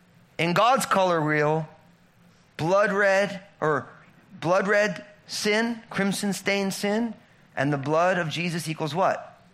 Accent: Washington, United States; I'm a pastor from Washington State.

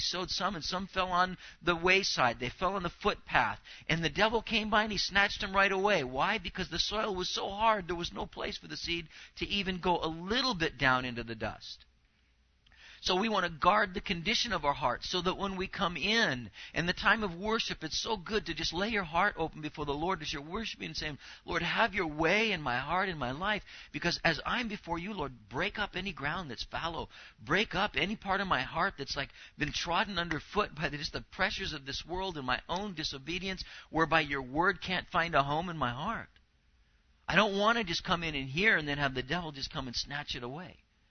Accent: Anaheim, California, United States; also born or lived in Santa Ana / Costa Mesa; I grew up in the city. I grew up in Anaheim, and then, you know, lived in Santa Ana, Costa Mesa

